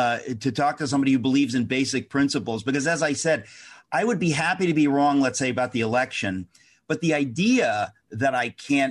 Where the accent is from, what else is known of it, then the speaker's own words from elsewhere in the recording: United States; And I thought to myself, as an American, I should be able to talk about that.